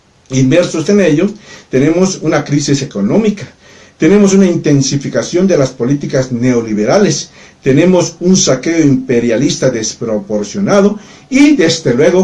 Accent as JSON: {"language": "Spanish", "town": "Valladolid", "region": "Yucatán", "country": "Mexico", "tie": "born there", "said": "hoy es presidenta municipal de la ciudad donde yo nací, en Valladolid, Yucatán"}